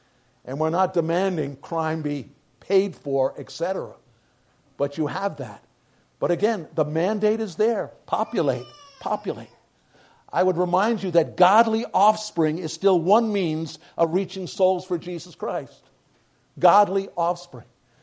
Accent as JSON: {"language": "English", "town": "New York City", "region": "New York", "country": "United States", "said": "and I'm from New York City, most of you know"}